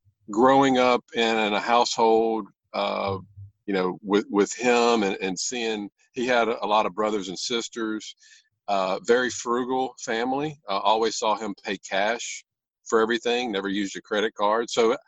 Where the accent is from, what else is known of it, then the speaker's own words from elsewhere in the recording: Louisiana, United States; Yeah, born and raised in Louisiana, and as I was telling you a little bit before the call, we had a late night last night after the big game